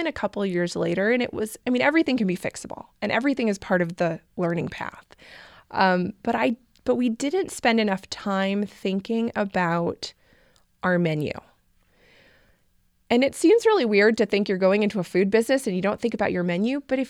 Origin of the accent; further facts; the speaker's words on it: Bigfork, Montana, United States; And I grew up in Big Fork, and so it's right on the edge of Flathead Lake. It's very touristy.